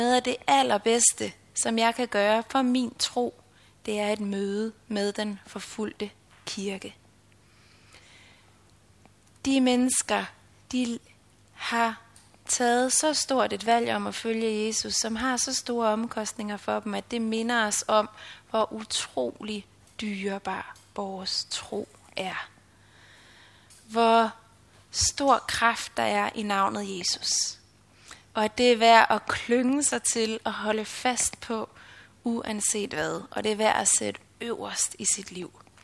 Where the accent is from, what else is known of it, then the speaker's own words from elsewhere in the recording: Zealand, Denmark; jeg ikke stammer fra Jerm oprindeligt. Både Jonas og jeg, vi kommer fra Sjælland, men fandt hinanden herovre og rottede os sammen som to sjællændere i eksil.